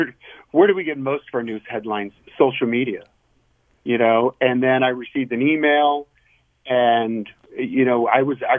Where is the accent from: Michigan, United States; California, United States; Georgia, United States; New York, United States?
California, United States; Yuba City; I was born and raised in Yuba City, but I've lived in Sutter my whole life. I live literally about 500 feet from the base of the Sutter Buttes.